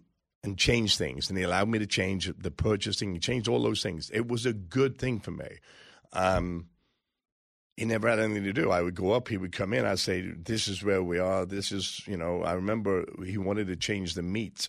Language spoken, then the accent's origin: English; England, United Kingdom; moved away as an adult; now in United States; I come from England. I became a citizen 12, 14 years ago.